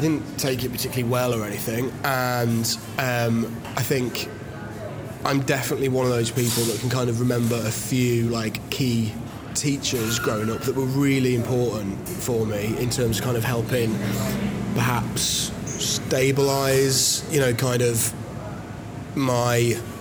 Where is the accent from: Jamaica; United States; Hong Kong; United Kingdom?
United Kingdom; Wolverhampton, West Midlands; Yeah, so grew up in Wolverhampton in the West Midlands.